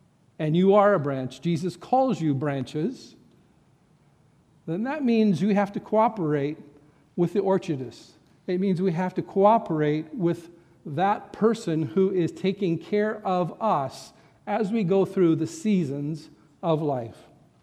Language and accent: English; Wenatchee, Washington, United States; I grew up in Wenatchee, so I'm very familiar with orchards.